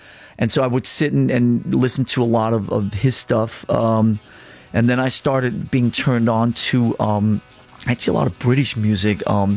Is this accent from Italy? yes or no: no; Copenhagen, Capital Region of Denmark, Denmark; opposite my bedroom on the top floor of the house that I grew up in Copenhagen, Denmark, my dad had his music room